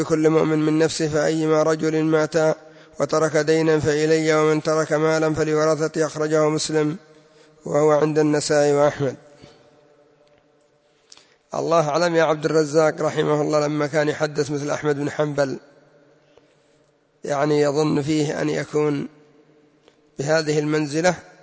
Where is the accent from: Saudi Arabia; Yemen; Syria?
Yemen; وعندنا في اليمن كان ما يسمى بالشؤون الاجتماعية